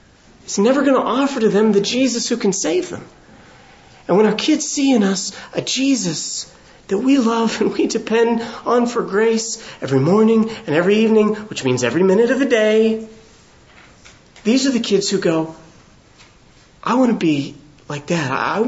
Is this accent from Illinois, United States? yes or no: no; California, United States; I'm from California. I rebel against everything.